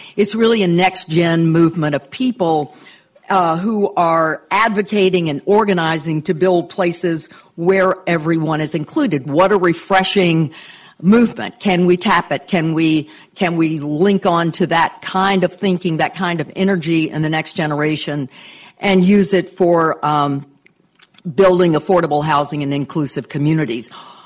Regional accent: Memphis, Tennessee, United States; working on the riverfront in my hometown of Memphis, a city that is majority African American

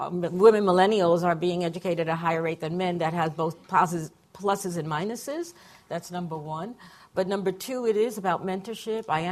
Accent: California, United States; and I come from California where you see the haves and have-nots

